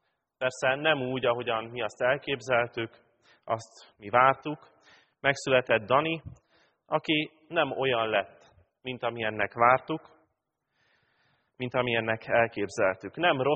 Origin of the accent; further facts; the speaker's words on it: Pápa, Veszprém County, Hungary; Mikor már lelkészként elmentem a szülővárosomba prédikálni